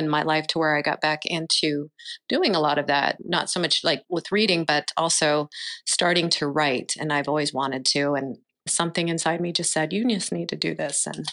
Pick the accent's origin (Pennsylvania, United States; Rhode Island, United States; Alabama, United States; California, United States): California, United States; San Diego; I grew up in San Diego, California. I was a beach bum as a teenager